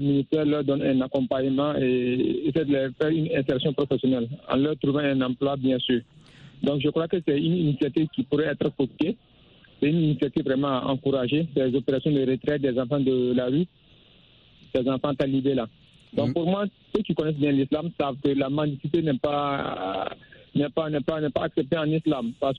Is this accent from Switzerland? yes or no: no; Burkina Faso; Et chez nous, au Burkina, le ministère de l'Action sociale a initié des opérations de retrait